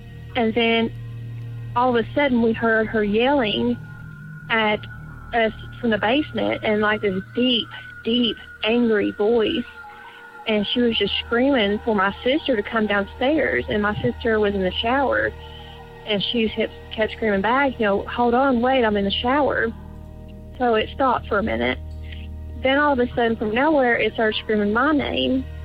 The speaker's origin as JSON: {"language": "English", "region": "Tennessee", "country": "United States", "said": "I am from Tennessee."}